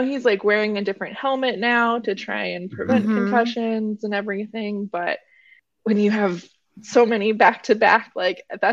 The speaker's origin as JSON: {"language": "English", "region": "New Mexico", "country": "United States", "said": "I'm from New Mexico. We don't have a team. We don't have, like, any teams."}